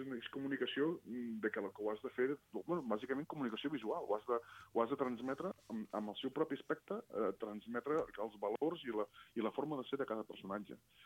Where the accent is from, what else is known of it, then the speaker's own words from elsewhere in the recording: Catalonia, Spain; jo sempre vull dir que sóc català de soc arreu